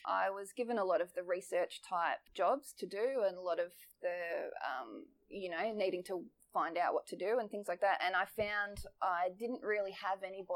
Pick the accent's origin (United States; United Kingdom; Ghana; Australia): Australia; Newcastle, New South Wales; I grew up in near Newcastle, near Williamtown Air Base.